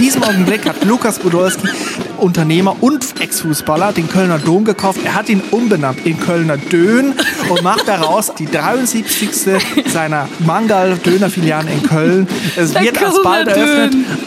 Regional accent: Switzerland; ich war einmal am Karneval oder Fasnacht, wie bei mir seit, wo ich herkomme in der Schweiz

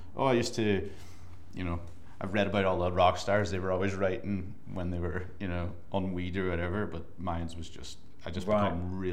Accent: Ireland; if I go on stage and just start off with like, "Oh, I'm Irish.

